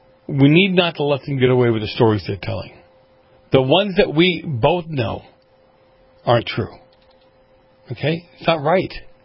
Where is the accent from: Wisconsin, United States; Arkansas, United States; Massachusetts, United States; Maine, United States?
Massachusetts, United States; I know I grew up not in Martha's Vineyard, obviously, but I grew up in Massachusetts, right?